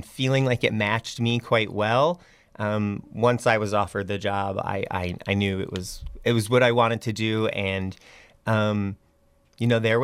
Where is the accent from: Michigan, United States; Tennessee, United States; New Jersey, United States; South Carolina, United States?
Michigan, United States; New Buffalo; Okay, so I am born and raised in Michigan. I'm from New Buffalo, west side of the state.